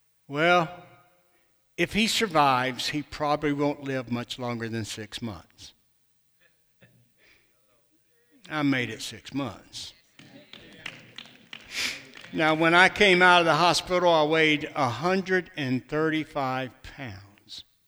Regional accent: Alabama, United States; I'm from Lower Alabama. So I might not talk just right. I may sound like Forrest Gump sometime. So forgive me for that, but I am a poor, poor country boy that Jesus saved.

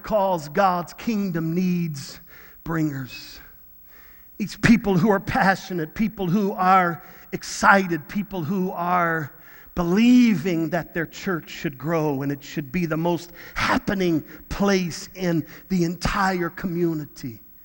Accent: Texas, United States; I'm from Texas, you know, the country boys.

